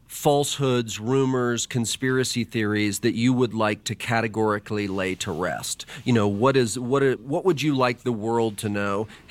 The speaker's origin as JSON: {"language": "English", "town": "Dallas", "region": "Texas", "country": "United States", "tie": "born or raised there", "said": "I was a kid growing up in Dallas, Texas, and it was this iconic event."}